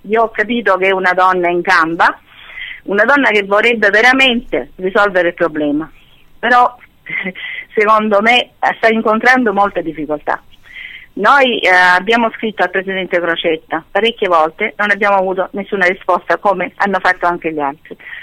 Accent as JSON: {"language": "Italian", "region": "Sicily", "country": "Italy", "said": "forse perché siamo siciliani, sicuramente. Pensa che ancora qua in Sicilia camminiamo con il sacchetto con il formaggio e la cipolla"}